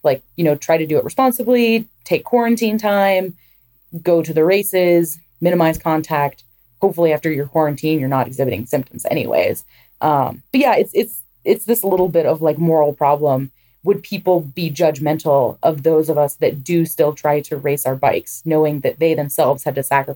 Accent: United States; especially as an American, it's almost imposter syndrome.

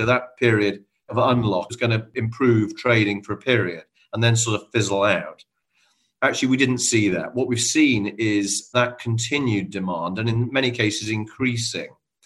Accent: North West England, United Kingdom; I was brought up in Cheshire. I still regard Cheshire as home for me, but even though I spend most of my time either in London or other international locations. But yeah, home is there still.

